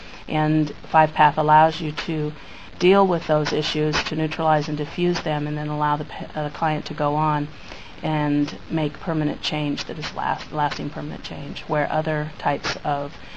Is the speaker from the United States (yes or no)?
yes; Omaha, Nebraska, United States; I'm from Omaha, Nebraska, and I have a practice in Lincoln, Nebraska, which is about 45 minutes from Omaha.